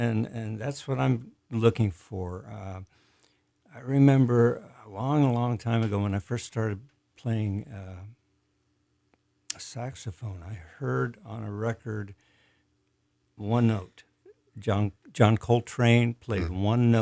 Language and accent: English; Netherlands; English is a second language; now in United States; I was born and raised in Holland